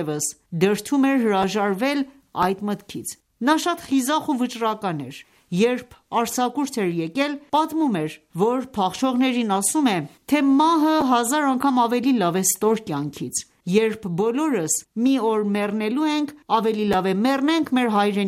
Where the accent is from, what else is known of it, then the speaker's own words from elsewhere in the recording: Peria, Isfahan, Iran; also born or lived in Tehran; Բոլորս ծնվել ենք Սպահանի Փերիա գավառում, ապրել ենք այնտեղ։ Հեղափոխությունից մի քանի տարի առաջ Թեհրան ենք եկել։